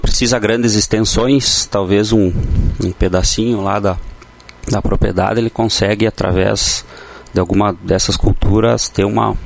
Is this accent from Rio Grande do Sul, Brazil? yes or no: yes; Tupanci do Sul, Rio Grande do Sul, Brazil; Eu venho de Tupanci do Sul.